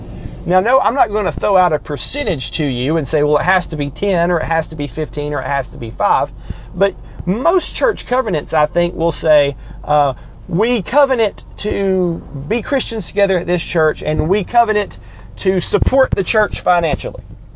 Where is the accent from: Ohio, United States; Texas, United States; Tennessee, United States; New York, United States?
Tennessee, United States; Chattanooga; Like, the church where I grew up in Chattanooga, Woodland Park Baptist Church, is pretty big.